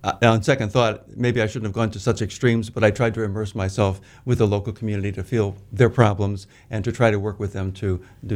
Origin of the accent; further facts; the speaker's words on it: Illinois, United States; I'm a Midwesterner. I grew up near Chicago and did undergraduate work at Notre Dame and then urban planning at Wisconsin